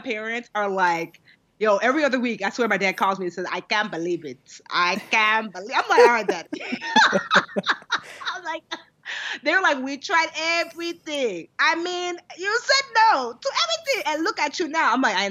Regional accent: Nigeria; I mean, as much as a Nigerian child can be a troublemaker because, you know, there's only but so much that your parents will allow.

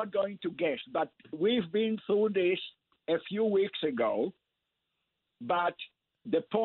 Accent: Israel; No, I'm the guy from Israel.

